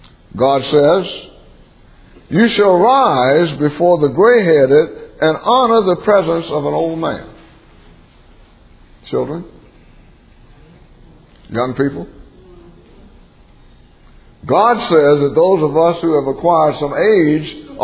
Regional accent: the South, United States; I was raised in the South. And the culture in which I was raised is completely different from the culture that I live in now.

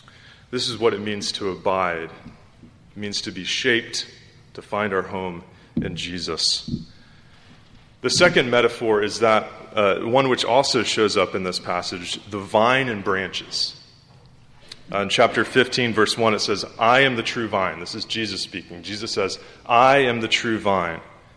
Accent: Decatur, Georgia, United States; I knew that I had to bring her down to my hometown, Decatur, Georgia, and have her meet my family and see where I grew up.

